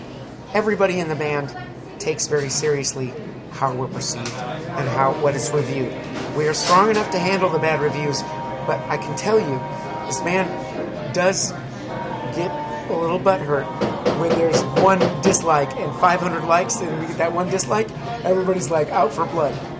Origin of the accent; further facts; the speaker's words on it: United States; I tell them I'm from the United States, and they immediately tell me that Donald Trump is insane.